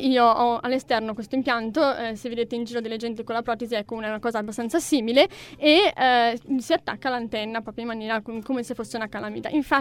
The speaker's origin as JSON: {"language": "Italian", "town": "Borgomanero", "region": "Piedmont", "country": "Italy", "lives_now": "Milan, Italy", "said": "io ho 20 anni, purtroppo mi sento vecchia, sono dalla provincia di Novara, un piccolo paesino che si chiama Borgomanero. E abito qua da lunedì al venerdì a Milano"}